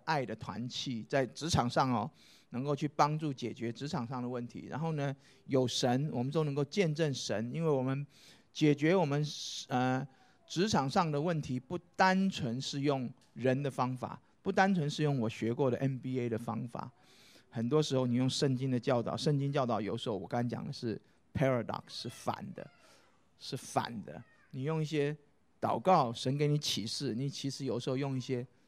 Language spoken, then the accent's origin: Chinese; Taiwan; now in South Korea; 因为我从台湾来，台湾超级分裂的